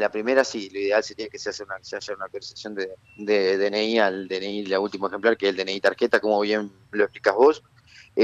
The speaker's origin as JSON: {"language": "Spanish", "town": "Nogoyá", "region": "Entre Ríos", "country": "Argentina", "also_born_or_lived": "Lucas González", "said": "Exactamente, yo soy de Nogoyá."}